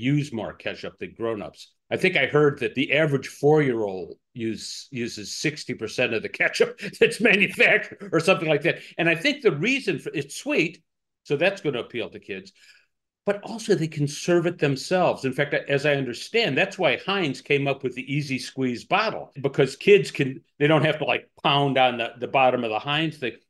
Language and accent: English; Chicago, Illinois, United States; And I think there's identity involved here, identity as a Chicagoan.